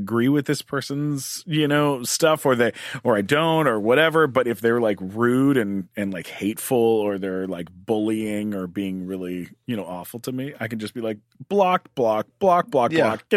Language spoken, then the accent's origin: English; Canada; I mean, I'm a Canadian, you know, I have no right to be political about anything